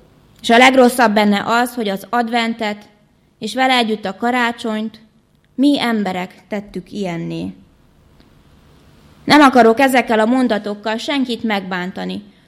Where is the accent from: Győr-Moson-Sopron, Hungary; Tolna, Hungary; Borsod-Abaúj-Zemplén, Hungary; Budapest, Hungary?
Tolna, Hungary; Madocsa; És az én falumban is, ahonnan jövök, Madocsáról, még az én nagyszüleim kisgyermekként átélték a második világháborút